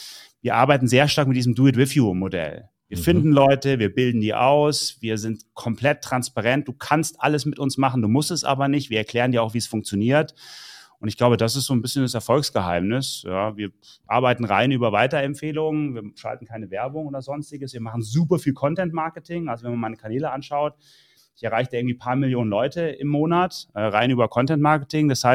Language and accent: German; Wiesbaden, Hesse, Germany; Also ursprünglich aus Wiesbaden. Wohne mittlerweile in München